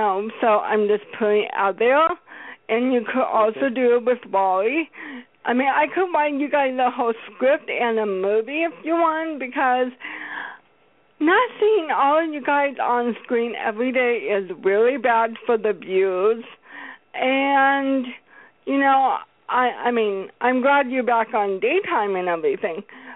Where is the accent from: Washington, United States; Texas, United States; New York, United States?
Washington, United States; Seattle; I'm from Seattle.